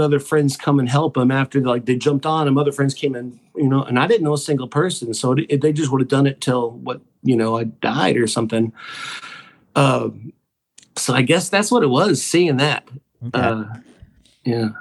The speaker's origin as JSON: {"language": "English", "region": "Texas", "country": "United States", "tie": "born or raised there", "said": "I grew up in South Texas. It was weird. It's like 90% Hispanic."}